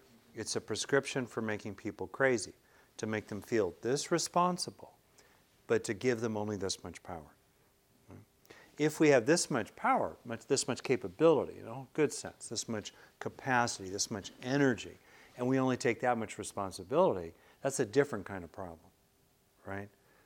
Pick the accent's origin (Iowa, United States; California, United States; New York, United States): California, United States; You know, and I wondered if he was talking to me as a Californian, you know, right, about being way too casual.